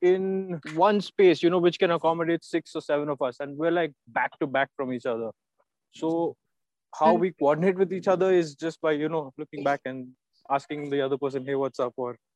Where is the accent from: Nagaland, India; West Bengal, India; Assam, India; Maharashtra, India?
Maharashtra, India; Pune; I'm from Pune. I'm what, 28, and I am a director of a manufacturing company in Pune.